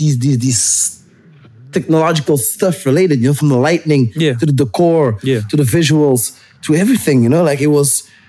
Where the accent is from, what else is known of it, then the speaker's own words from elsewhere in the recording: Antwerp, Flanders, Belgium; I mean, yeah, look at us. We're literally from Antwerp.